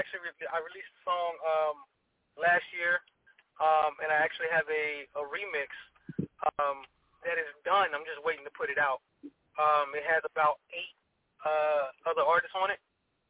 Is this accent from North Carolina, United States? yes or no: yes; North Carolina, United States; now in Hampton, United States; North Carolina, but I moved up here, so this is where I'm at.